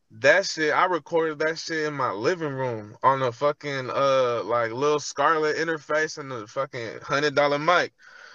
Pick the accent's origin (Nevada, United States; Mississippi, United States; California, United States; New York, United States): California, United States; Roanoke Park; Hey, I'm from Roanoke Park." He said, "Hey, that's still the Bay."